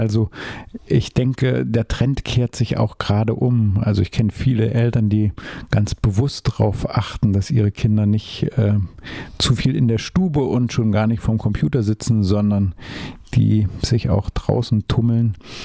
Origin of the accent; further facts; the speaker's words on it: Leubingen, Thuringia, Germany; Erfurt ist mir ja nie so ganz fremd gewesen. Ich bin ja hier in der Nähe aufgewachsen und in Leubingen bei Sommer da. Das heißt, ich bin als Kind schon immer, wenn irgendwas Besonderes war, nach Erfurt gefahren.